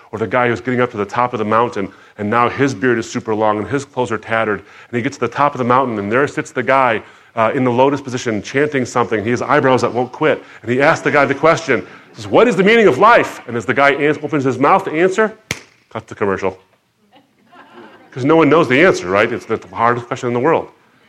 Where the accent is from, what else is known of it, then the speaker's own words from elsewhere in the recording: Michigan, United States; I'm from Michigan.